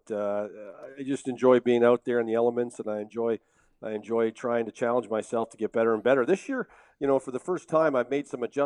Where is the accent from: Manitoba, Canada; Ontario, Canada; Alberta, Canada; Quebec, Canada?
Quebec, Canada; I was a young kid growing up on the South Shore of Montreal